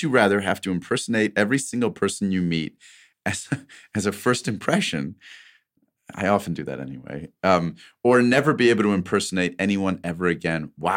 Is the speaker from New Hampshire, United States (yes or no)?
no; St. Louis, Missouri, United States; And I'm from St. Louis